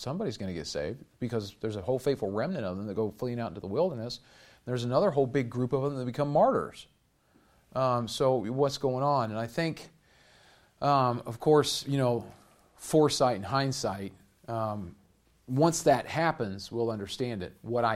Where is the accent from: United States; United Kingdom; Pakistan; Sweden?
United States; I mean, yeah, I grew up in America, so I kind of know what, you know, Jesus is about and stuff like that.